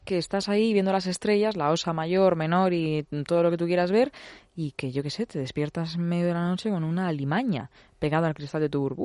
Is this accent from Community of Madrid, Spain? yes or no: no; Albacete, Castilla-La Mancha, Spain; moved away; Pero es una ciudad con un nivel cultural que yo pensaba que era lo habitual hasta que salí de Albacete y me fui a vivir a otras partes, sobre todo de España y luego del mundo.